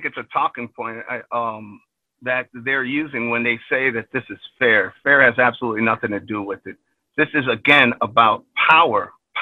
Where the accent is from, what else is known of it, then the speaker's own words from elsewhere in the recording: Illinois, United States; You know, I'm born and raised in Illinois.